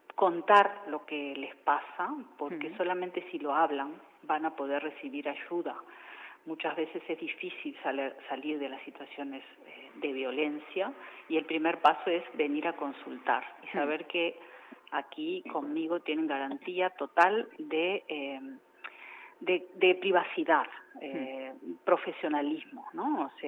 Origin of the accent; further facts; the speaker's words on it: Uruguay; born there; moved away; also born or lived in Mexico; me sienten el acento y se dan cuenta que no soy de aquí. Yo nací en el Uruguay, viví 15 años en México, ahí estudié mis posgrados